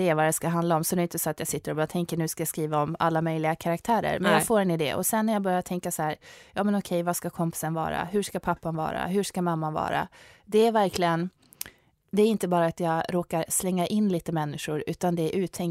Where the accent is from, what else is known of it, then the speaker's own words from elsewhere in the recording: Sweden; jag är vit medelklass, jag är uppväxt i Sverige. Jag har inte bott i 3 olika världsdelar och haft väldigt svåra upplevelser.